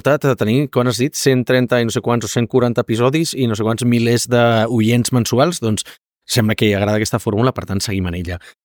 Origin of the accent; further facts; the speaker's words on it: Catalonia, Spain; som catalans